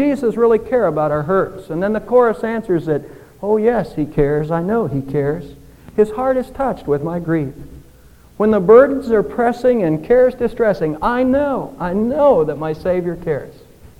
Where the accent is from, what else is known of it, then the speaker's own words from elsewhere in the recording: Texas, United States; I am a Texan and I like to fish and I like to play golf